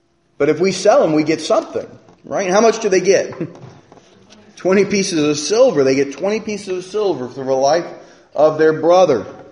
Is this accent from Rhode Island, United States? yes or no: yes; Rhode Island, United States; And I can say I'm an American. I can say I'm a Rhode Islander. I can say I'm a Richmondite.